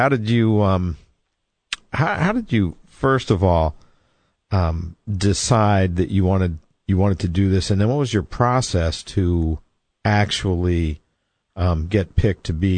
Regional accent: United States; Well, I think, you know, being an American

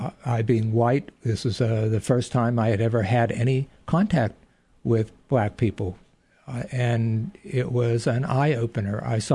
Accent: Pittsburgh, Pennsylvania, United States; I'm born and raised in Pittsburgh

